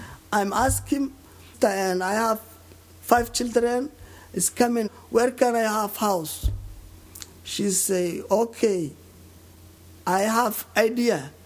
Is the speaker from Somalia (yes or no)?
yes; Somalia; English is a second language; moved away; also born or lived in Ethiopia / Kenya; I'm from Somalia. And 1999 is my country is fighting. Yeah, I ran Ethiopia. Ethiopia, I'm refugee almost 3 years something. After that, I came Kenya. I live Kenya